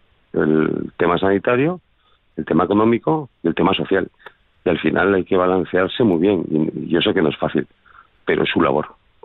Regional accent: Spain; Al final, todos somos españoles

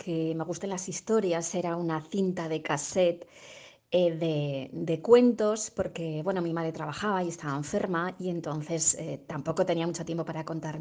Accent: Tauste, Aragon, Spain; la biblioteca de mi pueblo. Yo nací y me crié en Tauste.

